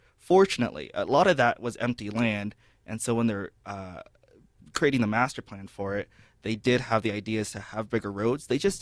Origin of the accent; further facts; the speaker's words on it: Reno, Nevada, United States; Yeah, I was born and raised here in Reno. So my parents immigrated here in the 1970s.